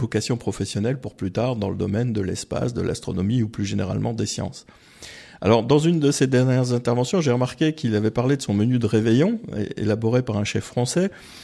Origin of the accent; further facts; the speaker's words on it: Bourgogne-Franche-Comté, France; c'est une recette typique de ma Franche-Comté natale, hein. Je suis pas du Sud-Ouest.